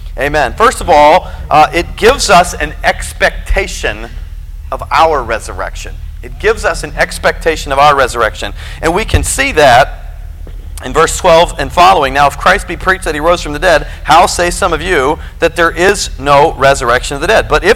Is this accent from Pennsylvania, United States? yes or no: no; Kansas, United States; Where I grew up in Kansas, and just up the road from us, there was an older lady